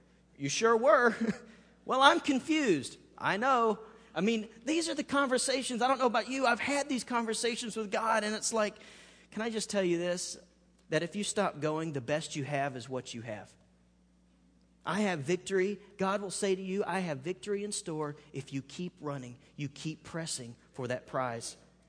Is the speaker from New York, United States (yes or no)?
no; Alabama, United States; Well, in Southern language, I'm from Alabama, we would say the same way you get saved is the same way you stay saved.